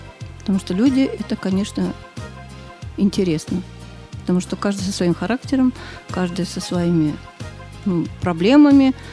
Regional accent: Susanino, Leningrad Oblast, Russia; И вообще я горжусь, что я родилась в Сусанино.

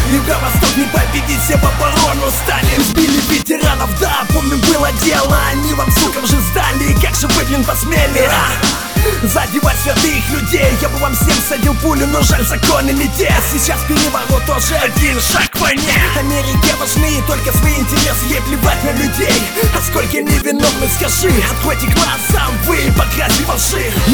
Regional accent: Donbas, Ukraine; Я с Донбасса, это город с нацией, мы никогда не признаем такую власть.

